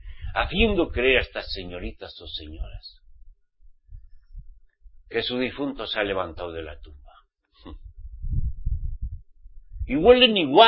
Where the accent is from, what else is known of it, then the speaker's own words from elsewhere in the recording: Spain; al menos en mi país, España. Cuidado. Pero yo no tenía paz cuando era católico.